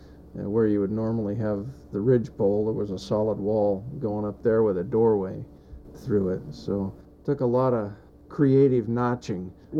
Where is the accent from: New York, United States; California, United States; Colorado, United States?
California, United States; I had never heard of PIC because growing up in California, the age of DDT back then